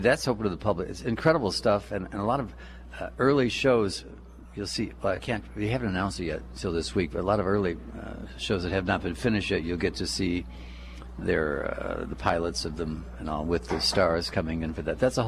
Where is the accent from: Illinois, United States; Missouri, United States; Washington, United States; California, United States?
Illinois, United States; Chicago; I'm a Chicagoan